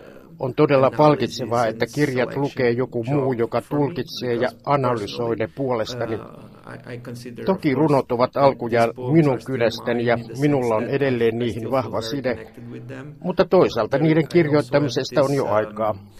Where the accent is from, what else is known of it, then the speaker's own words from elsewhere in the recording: Portugal; Finnish is a second language; kotimaassani on portugalilaisen identiteetin uudelleen löytyminen.